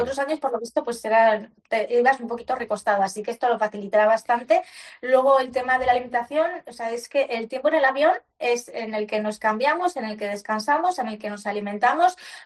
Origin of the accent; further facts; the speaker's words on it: Spain; Nos apuntamos a atletas de todas partes del mundo, yo soy la única española